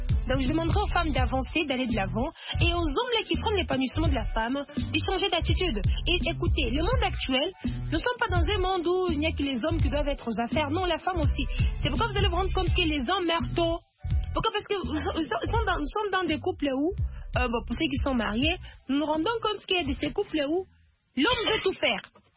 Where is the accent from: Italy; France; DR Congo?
DR Congo; ici chez nous en RDC